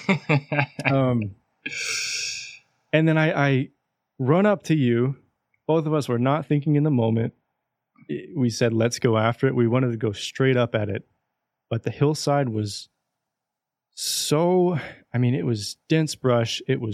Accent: Texas, United States; And it reminded me of growing up in East Texas when hurricanes would run through the Gulf Coast

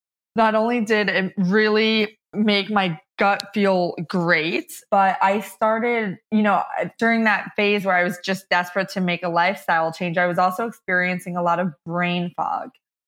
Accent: Rumson, New Jersey, United States; So I will take you back to, I was raised in Rumson, New Jersey.

